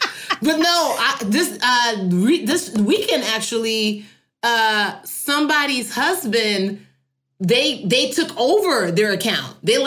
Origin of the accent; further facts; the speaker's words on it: Nigeria; because, you know, I am Nigerian.